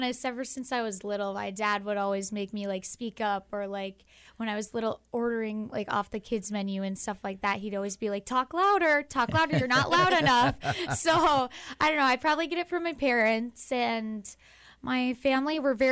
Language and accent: English; Fargo, North Dakota, United States; I'm from Fargo, North Dakota, and ever since I was little, I've always loved Love It or List It.